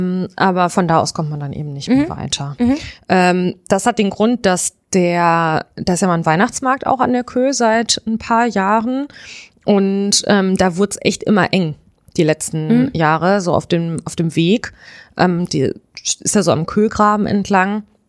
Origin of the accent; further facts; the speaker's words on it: Düsseldorf, North Rhine-Westphalia, Germany; als Düsseldorferin erschließt es sich mir wirklich nicht.